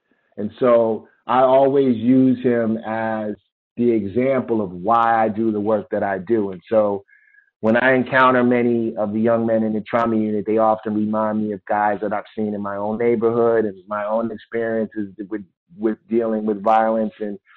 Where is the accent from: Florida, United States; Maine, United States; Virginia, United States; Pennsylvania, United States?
Pennsylvania, United States; Philadelphia; And so my experiences growing up in Philadelphia